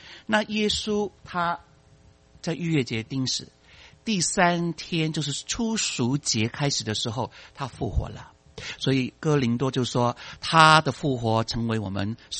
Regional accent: Fuzhou, Fujian, China; first language Cantonese; 好比说我们都是说中国话的，但是我的母语是广东话，这个是有别于普通话。我的家乡是说福州话，有别于南海的福建厦门话

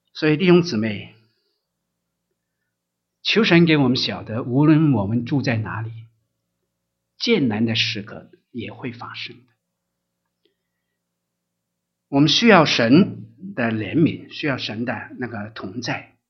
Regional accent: China; 所以我们中国人呢，自古以来都说民以食为天嘛，是吧？

